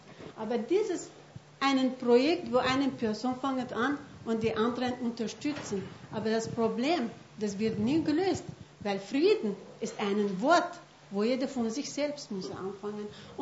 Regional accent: Kurdistan Region, Iraq; ich bin mit diesem Problem eigentlich aufgewachsen. Ja? Ich komme aus dem Irak, ich komme von Nordirak, ich bin Kurdin.

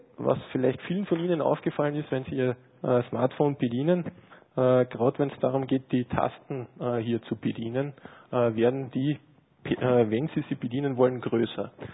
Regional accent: Carinthia, Austria; born there; als gebürtiger Kärntner wollte ich ursprünglich eine sogenannte Schlickkrapferlsuppe haben.

